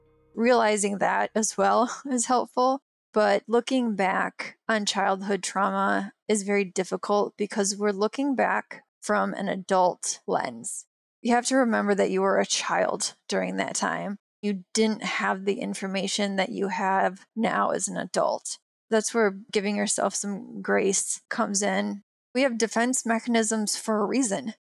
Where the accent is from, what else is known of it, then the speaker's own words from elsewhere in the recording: Michigan, United States; you know, I'm from Michigan. I was a gymnast, I like sports